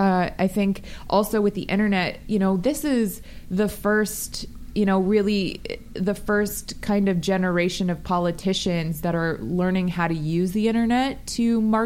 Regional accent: Las Vegas, Nevada, United States; I grew up in Vegas with two parents who are politicians, and I did the campaign trail with them

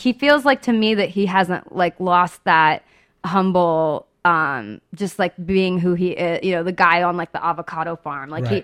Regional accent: San Diego, California, United States; talking about horses and hats and country, you know, because I'm from San Diego.

